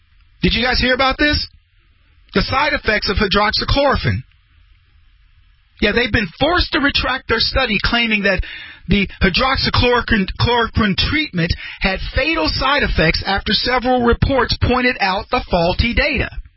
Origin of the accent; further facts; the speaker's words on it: United States; As a black man in this country, nobody is supreme to me. As an American, nobody outranks me.